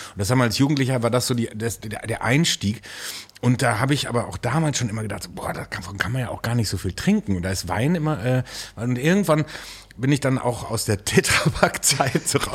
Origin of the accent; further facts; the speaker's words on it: Soest, North Rhine-Westphalia, Germany; Ich komme ja aus Soest. Aus Soest, aus einer kleinen Stadt in Westfalen.